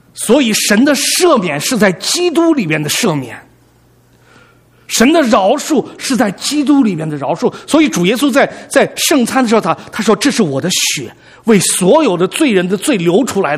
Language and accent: Chinese; China; 但是我们大陆人好像对这个罪，对神的救赎， 我觉得我们没有很深的认识